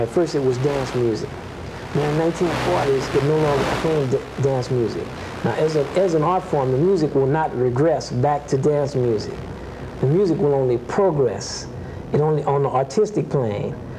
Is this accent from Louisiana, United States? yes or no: yes; New Orleans, Louisiana, United States; Like, when I grew up in New Orleans, my father was the jazz teacher at the New Orleans Center for Creative Arts High School.